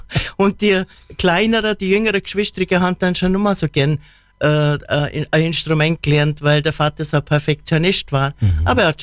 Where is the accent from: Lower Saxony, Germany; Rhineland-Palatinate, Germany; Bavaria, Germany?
Bavaria, Germany; Niedersonthofen; born there; Gebürtig bin ich aus Niedersondhofen und bin dann nach Bad Oberdorf gezogen.